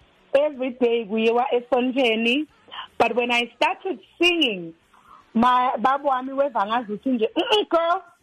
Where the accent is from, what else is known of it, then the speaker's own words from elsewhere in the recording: Eswatini; now in South Africa; me, born and bred in Eswatini, I come to South Africa and work with South African people.